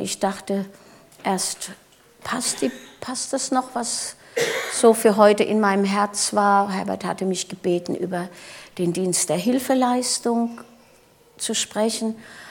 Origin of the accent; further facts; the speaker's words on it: Michelstadt, Hesse, Germany; Ich bin aus Michelstadt im Odenwald.